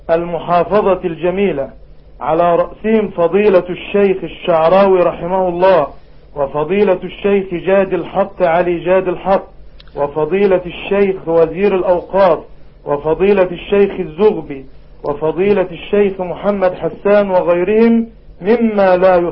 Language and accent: Arabic; Dimishl, Dakahlia, Egypt; شرفتنا بالأمس في قريتنا دمشل